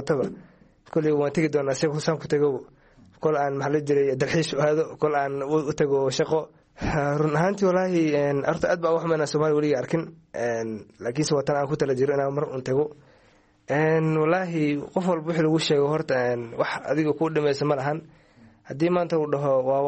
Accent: Kenya; waxaan ku dhashay wadanka Kenya mid 2006 iska dhe ayaan joogaa wadanka Kenya oo aan ku soo barbaray

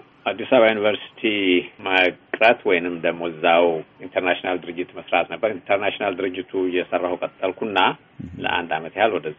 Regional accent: Debre Berhan, Amhara, Ethiopia; born there; የተወለድኩት በደብረ ብርሃን ከተማ አካባቢ ነው።

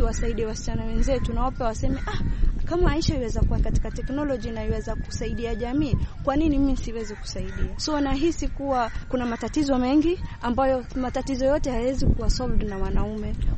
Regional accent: Mombasa, Mombasa County, Kenya; Mimi natoka eneo za Majengo, Mvita

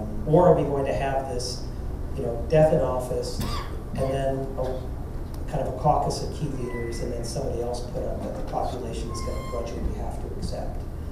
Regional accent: Chicago, Illinois, United States; Of course, as a Chicagoan, I grew up during the era of Richard J. Daley.

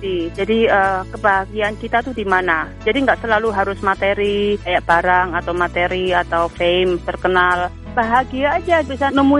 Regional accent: Indonesia; now in United States; Jadi kita, ingat-ingat masa kecil di Indonesia.

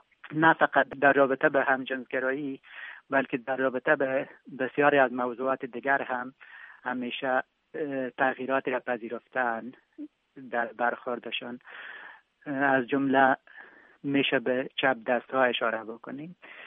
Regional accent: Afghanistan; now in Canada; در افغانستان بزرگ شدیم، با فرهنگ افغانستان بزرگ شدیم.

